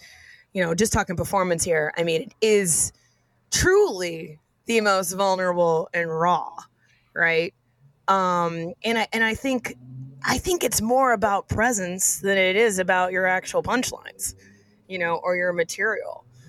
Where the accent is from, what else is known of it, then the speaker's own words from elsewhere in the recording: Austin, Texas, United States; I'm from Austin, Texas originally. And I was back in Austin for a summer doing Shakespeare in the Park